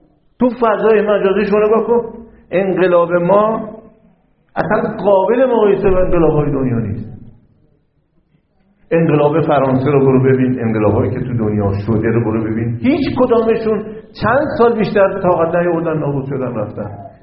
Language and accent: Persian; Iran; ما گاهی از باز 30 سال پیش در خارج از کشور در اروپا و آمریکا، اگه میپرسن بچه کجایی، میگفتیم ایران